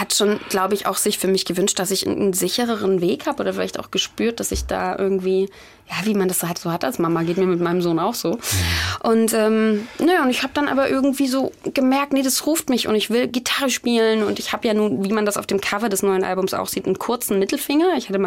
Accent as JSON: {"language": "German", "region": "East Germany", "country": "Germany", "said": "ich bin ja Ossi und das ist ja was ganz anderes"}